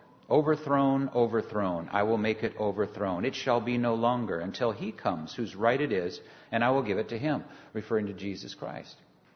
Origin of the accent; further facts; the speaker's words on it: United States; born there; I know I'm happy I live here. I'm glad I was born here.